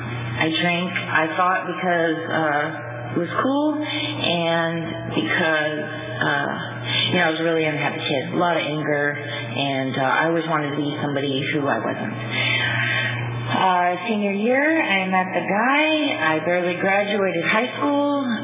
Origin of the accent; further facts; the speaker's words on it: Dos Palos, California, United States; Like I said, I'm from Dos Palos, which is a small little dirt plot off of 152 between, I don't know, Chowchilla and Las Vegas. I moved around a lot when I was a kid